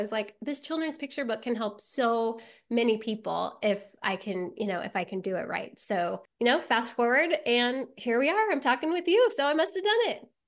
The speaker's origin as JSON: {"language": "English", "region": "Nebraska", "country": "United States", "tie": "born or raised there", "said": "it came through my hometown. And I have to be honest with you, and maybe some of your readers are like, or your listeners are like this, you know, I'd seen in the newspaper, it's going to be a big deal. People are going to come. And I lived in rural Nebraska."}